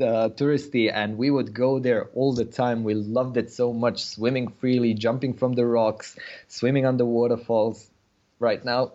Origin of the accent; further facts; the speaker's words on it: Bosnia & Herzegovina; whenever we introduce ourselves, we're always going to say we're Bosnian or we're from Bosnia.